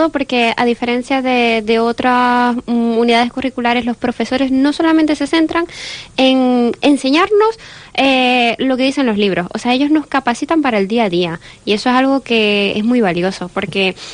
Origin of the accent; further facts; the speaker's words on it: Venezuela; now in Spain; yo soy venezolana y en Madrid lo que estaba haciendo era trabajando como niñera